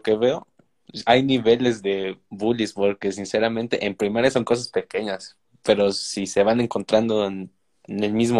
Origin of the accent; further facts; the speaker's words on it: Puebla, Mexico; Yo soy de Puebla.